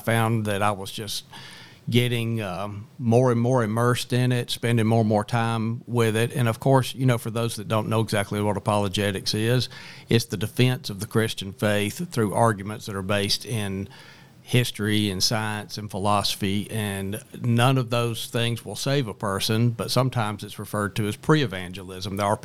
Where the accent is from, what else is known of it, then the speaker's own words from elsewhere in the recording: Hueytown, Alabama, United States; I grew up in Hueytown, was born and raised in the Birmingham area.